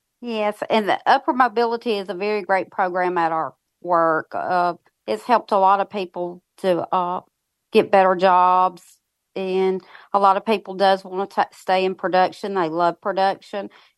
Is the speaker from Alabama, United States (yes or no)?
yes; Alabama, United States; No, I'm from Alabama.